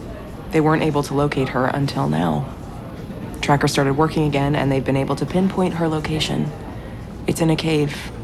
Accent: Maine, United States; Sophie and I used to dive together on the island where we grew up in Maine, Sinclair.

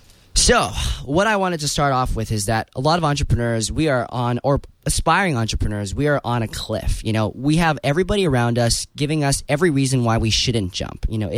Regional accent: Vancouver, British Columbia, Canada; I'm glad to be here. Very honored as well. I hail from Canada, from Vancouver.

